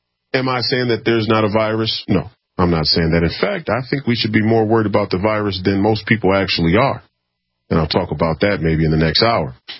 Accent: Minnesota, United States; You know, I'm from here. I'm from Minnesota.

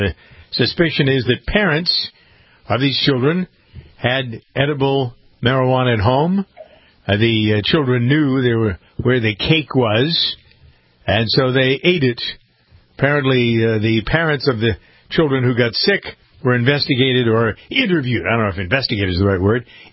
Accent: Framingham, Massachusetts, United States; First, though, the big story from Framingham, my hometown today.

